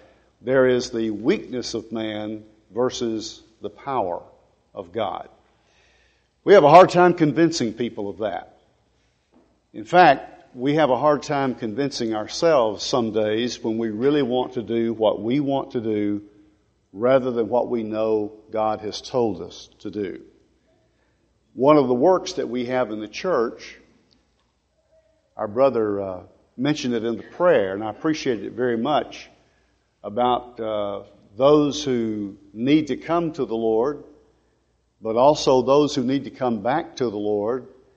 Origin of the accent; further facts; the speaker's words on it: Tennessee, United States; I'm originally from Middle Tennessee.